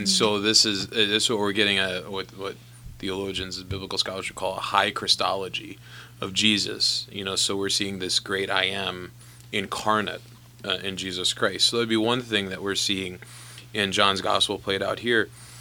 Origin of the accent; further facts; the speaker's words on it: Long Island, New York, United States; I grew up on Long Island, New York.